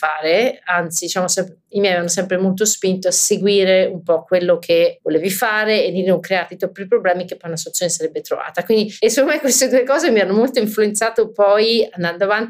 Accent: Rome, Lazio, Italy; Sono cresciuta a Roma e sono stata a Roma fino all'università, quindi direi tanto, visti i canoni di oggi.

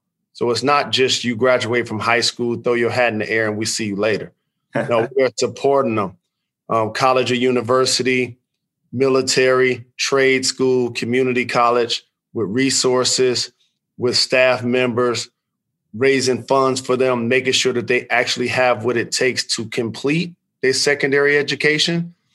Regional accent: Detroit, Michigan, United States; I'm a native of Detroit. I grew up on the Northwest side.

